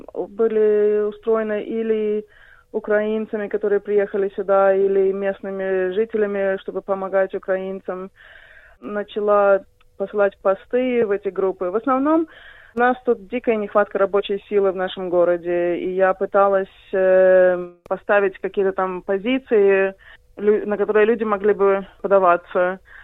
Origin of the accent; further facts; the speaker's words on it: Belarus; also born or lived in United States; now in Australia; я в Австралию приехала в 2008. До этого я жила в Америке, я из Белоруссии сама. Из Белоруссии моя семья эмигрировала в 93-м, то есть почти сразу после развала. Я в Америке прожила примерно 14 лет